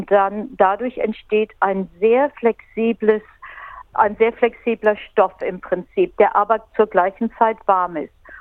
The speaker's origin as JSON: {"language": "German", "town": "Emsen", "region": "Lower Saxony", "country": "Germany", "said": "Ich komme aus Emsen, ein kleines Dorf in der Nähe von Lüneburg."}